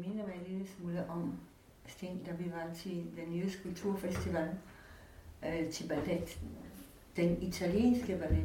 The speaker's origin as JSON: {"language": "Danish", "country": "Poland", "second_language": "Danish", "moved": "as an adult", "lives_now": "Denmark", "said": "Nu taler jeg sådan lidt, jeg er ikke urdansk."}